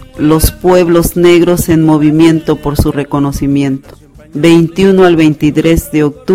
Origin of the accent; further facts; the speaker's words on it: Mexico; Somos mexicanos. Nuestros pueblos negros están dispersos en toda la Costa Chica de Guerrero y Oaxaca y en muchas partes del país.